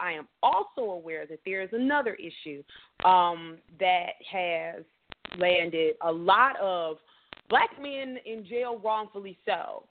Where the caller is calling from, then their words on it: Detroit, Michigan, United States; Hi, everybody. … I'm calling from Detroit.